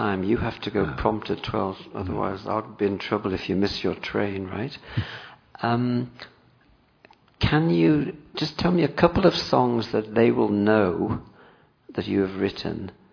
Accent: Liverpool, North West England, United Kingdom; Because I'm from Liverpool.

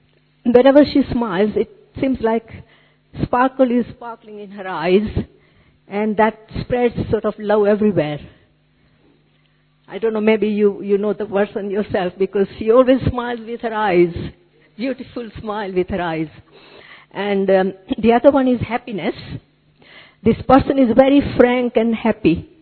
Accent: London, United Kingdom; I'm from London.

